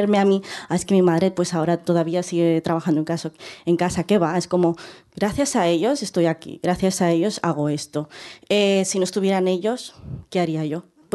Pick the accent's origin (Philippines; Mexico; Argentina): Philippines; o siendo filipina, si nos victimizamos